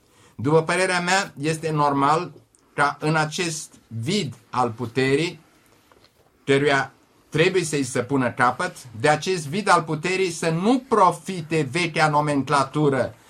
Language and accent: Romanian; Romania; Mai întâi aș vrea să spun, ca român, înainte de toate, că am trăit cea mai frumoasă zi a vieții mele.